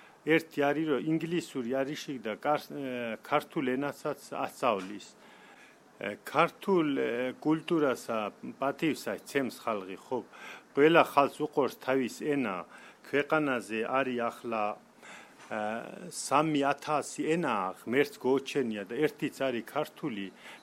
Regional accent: Fereydan, Isfahan, Iran; ირანიდან ვართ, ფერეიდანიდან, ქართველები ვართ, იქ ცხოვრობ.

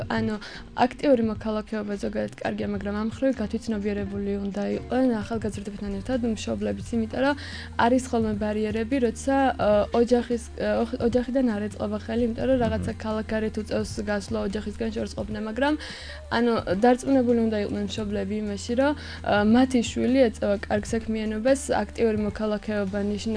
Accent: Batumi, Adjara, Georgia; მაგრამ რახან ბათუმელი ვარ, ცოტა შოვინისტური აზროვნებით ვიხემძღვანელებ

